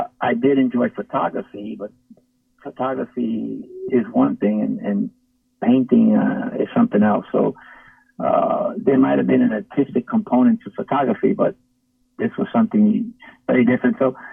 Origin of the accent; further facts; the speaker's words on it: New York, United States; I grew up in an inner city. I grew up in South Bronx in New York.